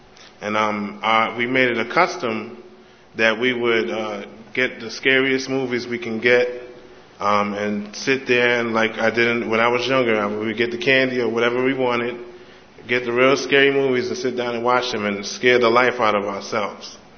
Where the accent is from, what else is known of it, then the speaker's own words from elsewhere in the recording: New York, United States; I'm originally from Manhattan or Harlem, New York. Throughout my years of growing up, I've had some vivid memories of Halloween.